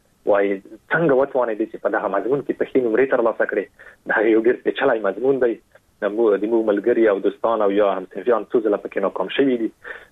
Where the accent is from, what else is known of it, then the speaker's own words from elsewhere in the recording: Afghanistan; او په دې باندې مې لیکلي وو چې زه د افغانستان یم